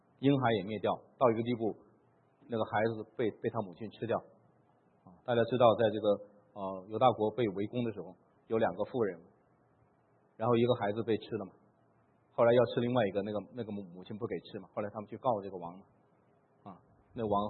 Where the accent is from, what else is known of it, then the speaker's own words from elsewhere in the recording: China; 我们中国人啊，祖祖辈辈没有这个福音